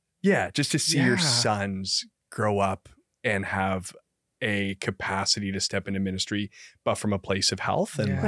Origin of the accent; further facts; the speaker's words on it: Peterborough, Ontario, Canada; So my wife, Melissa, and I, we're from Ontario, from Peterborough, Ontario.